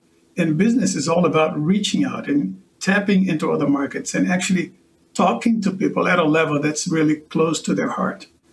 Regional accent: Brazil; first language Portuguese; English is a second language; I'm expressing myself here in English to the best of my abilities, but I'm originally from Brazil.

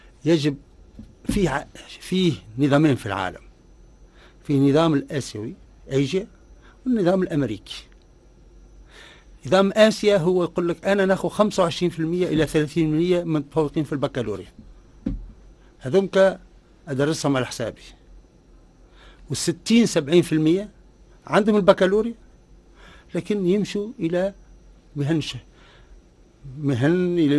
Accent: Tunisia; المشكلة عندنا في تونس

